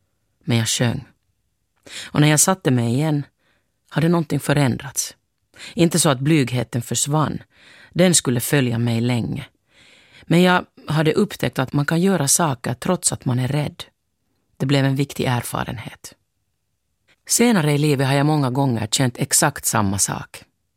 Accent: Finland; När jag var ung fanns det i Finland någonting som kallades biodagen.

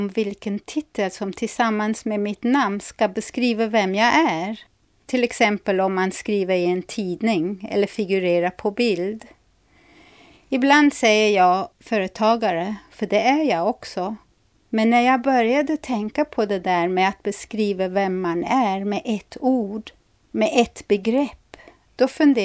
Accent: South Africa; now in Sweden; i Sydafrika, där jag är född och uppvuxen, var jag klassad som vit.

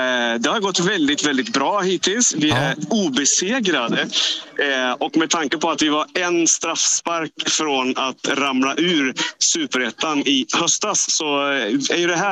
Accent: Värmland, Sweden; för jag är ursprungligen värmlänning.

